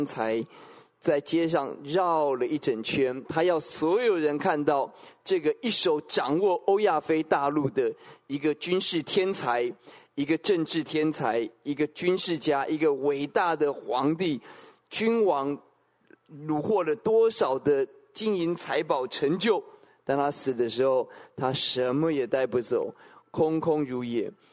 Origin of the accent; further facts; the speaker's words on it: Taoyuan, Taiwan; 我自己也体会，我在出生在桃园一个乡下一个很小的城镇